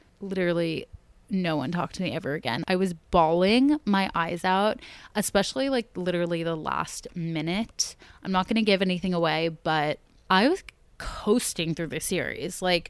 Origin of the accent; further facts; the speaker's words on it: Connecticut, United States; now in New York, United States; I grew up in Connecticut and now live in New York and went to school in upstate New York.